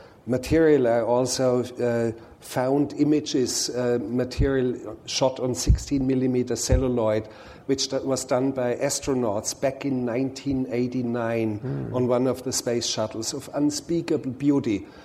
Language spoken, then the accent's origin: English; Bavaria, Germany; English is a second language; I grew up as a boy, I grew up in Bavaria in the mountains, and I was looking after cows